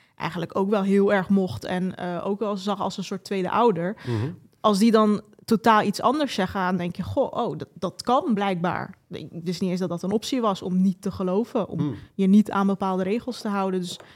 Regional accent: Amsterdam, North Holland, Netherlands; Ik kom dus uit Bos en Lommer, heel specifiek de Akbarstraat. Dat is in de Kolenkitbuurt.

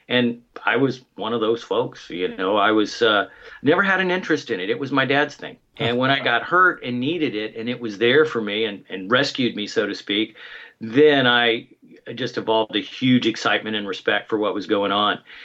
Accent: Orlando, Florida, United States; moved away; I'm originally from Orlando, Florida. We moved to California in 1974 for my father to attend chiropractic college.

